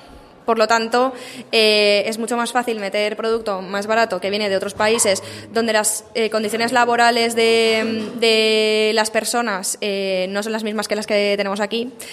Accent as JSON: {"language": "Spanish", "country": "Spain", "said": "porque vengo de España, siempre te lo venden al exterior como un país unificado y como que todo, como todo es igual en España, ¿no?"}